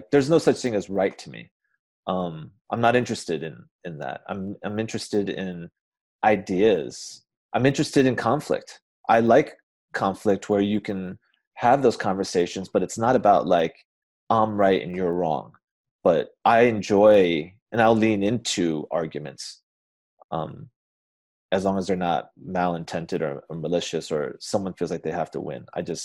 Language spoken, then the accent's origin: English; New York, United States; I'm a New Yorker